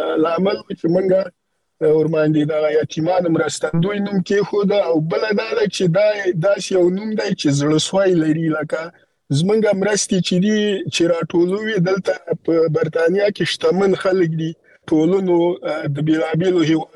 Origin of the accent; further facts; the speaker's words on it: Afghanistan; مونږ خپل افغانان یو او مونږ د وطن د سره ځانګړي مینه لرو